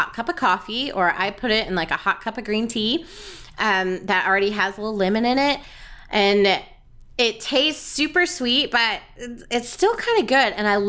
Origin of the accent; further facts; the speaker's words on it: the South, United States; Because I'm from the South, and I just, anytime that I get to use molasses